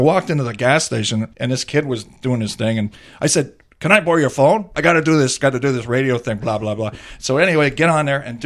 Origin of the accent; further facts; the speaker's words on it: Aylmer, Quebec, Canada; No, actually, I grew up in Elmer, Quebec, just outside of Ottawa.